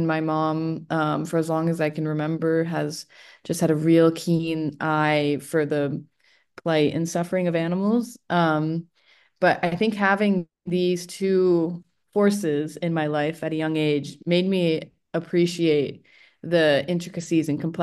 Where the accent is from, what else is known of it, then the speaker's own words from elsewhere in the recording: Vermont, United States; So a formative experience of mine growing up in Vermont was being a part of the 4-H and getting to exhibit brown Swiss dairy cows.